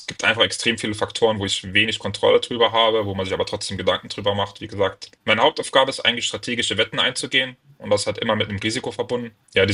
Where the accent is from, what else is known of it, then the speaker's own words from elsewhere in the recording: Saarland, Germany; Die Gründer sind alle aus dem Südwesten. Ich bin aus dem Saarland